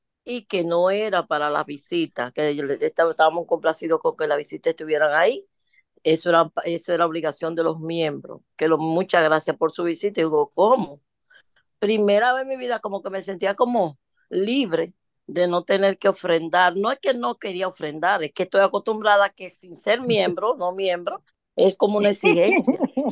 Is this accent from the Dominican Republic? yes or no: yes; Dominican Republic; moved away; yo vengo de Dominicana, que estoy acostumbrada a que el diezmo